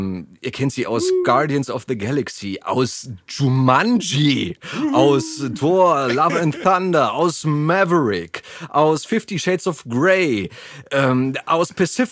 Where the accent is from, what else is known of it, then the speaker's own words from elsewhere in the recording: Berlin, Germany; born there; Geboren in Berlin, ja. Lichtenberg, im Oskar-Zieten-Krankenhaus.